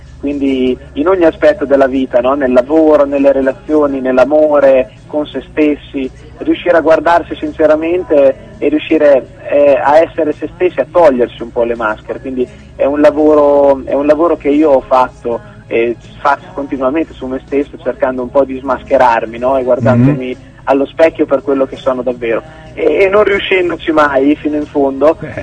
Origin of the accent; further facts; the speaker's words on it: Pesaro, Marche, Italy; perché io sono di Pesaro, quindi abbiamo un rinomato conservatorio qui nella città